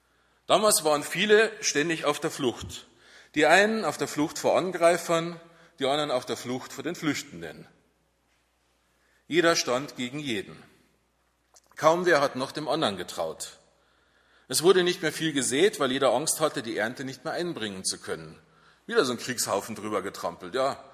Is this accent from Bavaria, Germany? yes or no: yes; Landshut, Bavaria, Germany; Das ist bei uns in Landshut noch ein bisschen breiter gesiedelt als bei euch.